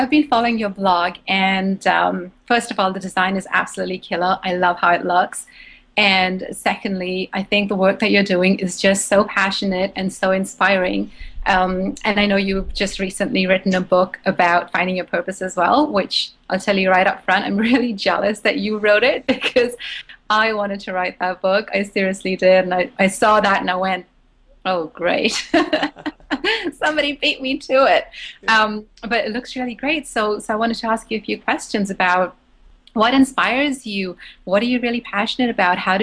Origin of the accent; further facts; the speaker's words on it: India; Because I grew up in India, and that's what it's like in India.